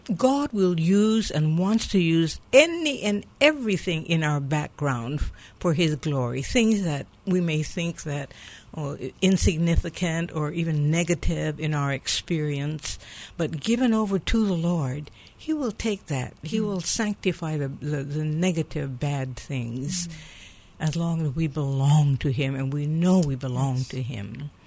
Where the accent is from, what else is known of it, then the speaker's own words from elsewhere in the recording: Honolulu, Hawaii, United States; I grew up in Kalihi. I'm a Kalihi kid.